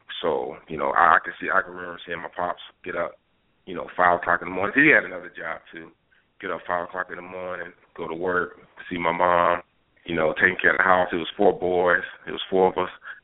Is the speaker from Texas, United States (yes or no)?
no; Shreveport, Louisiana, United States; I grew up in Shreveport, Louisiana.